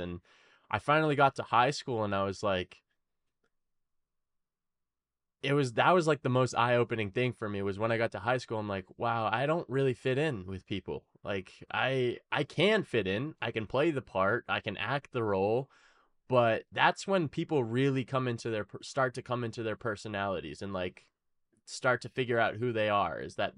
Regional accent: New England, United States; I grew up in the Western world, grew up in the United States, northeastern part, New England.

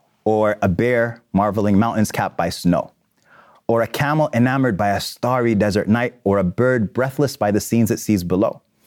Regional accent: Sudan

